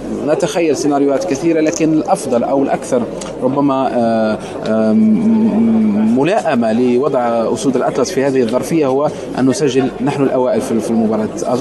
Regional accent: Morocco; حسب رأينا كمغاربة على الأقل

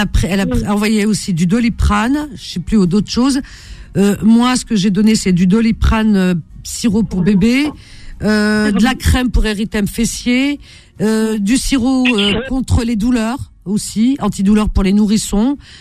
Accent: Algeria; tous on a de la famille en Algérie en tant qu'Algérien

